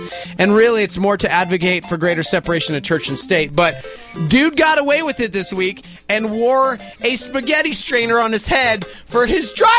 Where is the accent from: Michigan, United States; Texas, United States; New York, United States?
Texas, United States; Lubbock; born there; let me tell you what's happening in Lubbock, Texas, the city where I was born.